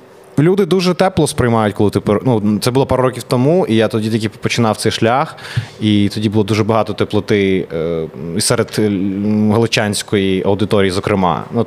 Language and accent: Ukrainian; Odesa, Odesa Oblast, Ukraine; Ukrainian is a second language; я прям не знав українську мову, бо в мене не було її в житті. Я з Одеси, з півдня, і якось так сталося, що я майже її ніде не чув.